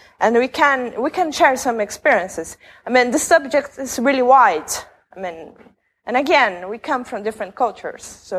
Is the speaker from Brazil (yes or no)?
yes; Brazil; English is a second language; I am from Brazil, so sorry about my accent. It's a long flight from Brazil to here.